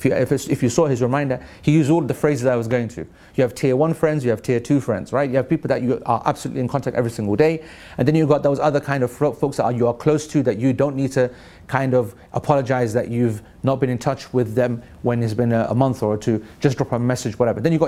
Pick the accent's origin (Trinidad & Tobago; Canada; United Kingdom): United Kingdom; London; moved away as an adult; I remember when I came to university early 90s, right? I came from London to Manchester.